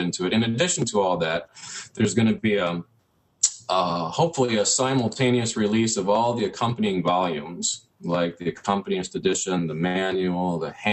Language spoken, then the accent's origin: English; Michigan, United States; also born or lived in Arizona / Georgia; now in Atlanta, United States; I have been in Arizona and Georgia as a pastor, but I grew up in the Midwest in Michigan.